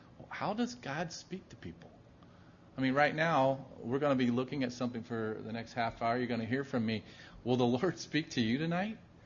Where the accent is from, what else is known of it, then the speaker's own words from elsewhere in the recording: Cleveland, Ohio, United States; I come from Cleveland, Ohio.